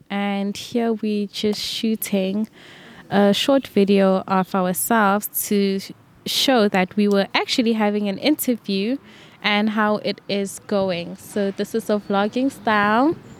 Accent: South Africa; German is a second language; und ich komme aus Südafrika. Ich wohne in Pretoria.

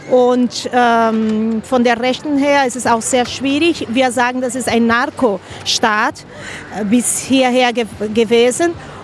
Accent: Brazil; also born or lived in Honduras; ich komme aus Brasilien.

